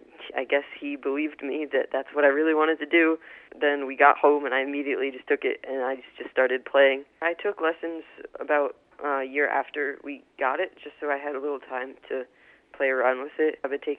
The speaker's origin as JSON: {"language": "English", "town": "Westchester", "region": "New York", "country": "United States", "said": "Westchester."}